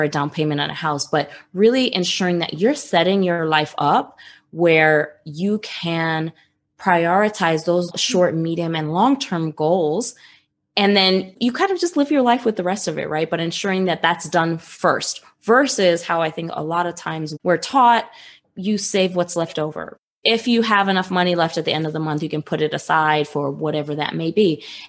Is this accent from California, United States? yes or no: no; New York, United States; I grew up, my mom is from Puerto Rico. I grew up in New York, like Mabel